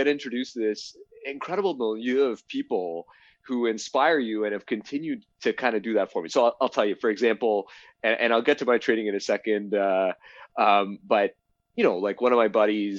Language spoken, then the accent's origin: English; Toronto, Ontario, Canada; So I grew up in Toronto.